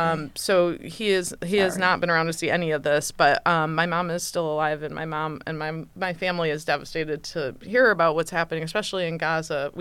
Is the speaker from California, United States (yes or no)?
no; Detroit, Michigan, United States; But I grew up in Michigan, actually. I grew up in the suburbs of Detroit, and my parents were immigrants, and so I'm first generation born in the U.S., in case you're wondering.